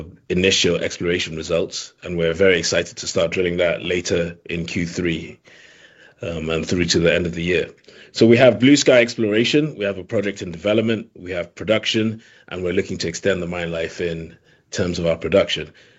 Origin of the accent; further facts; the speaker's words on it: Nigeria; So me being Nigerian personally